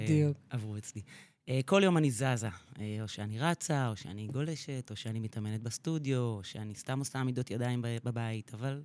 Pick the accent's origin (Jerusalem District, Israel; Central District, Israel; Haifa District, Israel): Central District, Israel; Ra'anana; now in Hefer Valley, Israel; גדלתי ברעננה, הייתי מתעמלת.